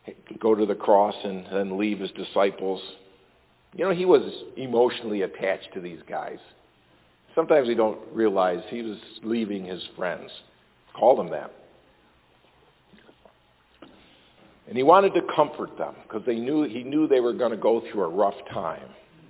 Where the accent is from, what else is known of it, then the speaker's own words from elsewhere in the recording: Ireland; I will justify it. I'm Irish. Covers everything.